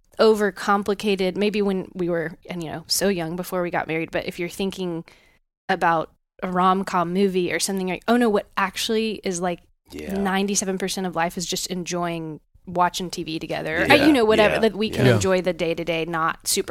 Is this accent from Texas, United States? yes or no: yes; Texas, United States; But I'm like, oh, can I equip you to be a Tennessean? I'm a Texan.